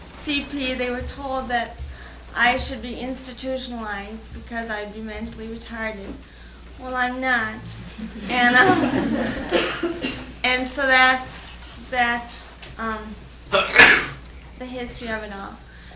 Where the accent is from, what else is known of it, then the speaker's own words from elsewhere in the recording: Owatonna, Minnesota, United States; I'm from Owatonna, Minnesota.